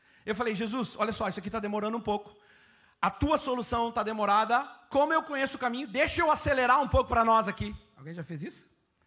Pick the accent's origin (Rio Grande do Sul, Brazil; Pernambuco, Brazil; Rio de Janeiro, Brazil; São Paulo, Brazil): Rio Grande do Sul, Brazil; vou até o fim, sou gaúcho.